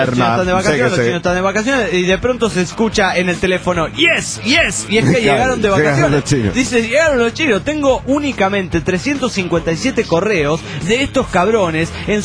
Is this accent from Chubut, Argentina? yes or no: yes; Trelew, Chubut, Argentina; de Trelew, Chur, República Argentina.